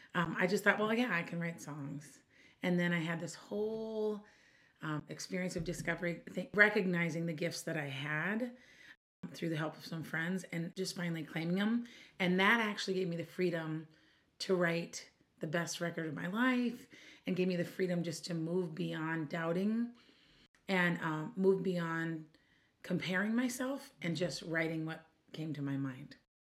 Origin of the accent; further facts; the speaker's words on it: Minneapolis, Minnesota, United States; I'm from Minneapolis, Minnesota